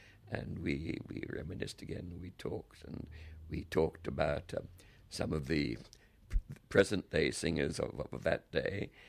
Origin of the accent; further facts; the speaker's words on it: Australia; we're both Australian, but never knew her in Australia.